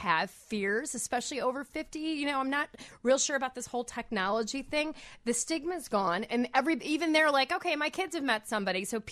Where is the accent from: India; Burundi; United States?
India; You know, I'm Indian